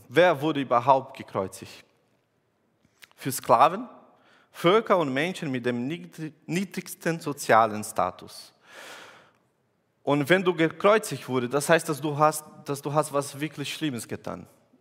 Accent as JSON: {"language": "German", "country": "Brazil", "second_language": "German", "said": "Ich komme aus Brasilien. Brasilien ist ein schönes Land, aber es hat ein großes Problem mit Kriminalität."}